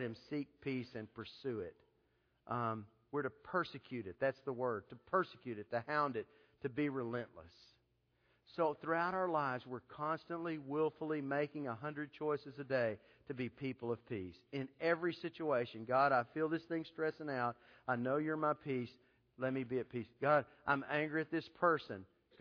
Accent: Texas, United States; I'm from Texas. The road stays the same name the whole way.

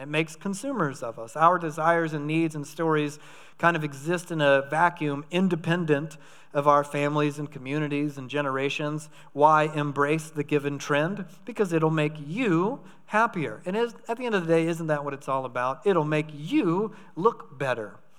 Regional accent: United States; And believe me, yes, I'm an American, so in the context of the whole world, I understand I am very rich

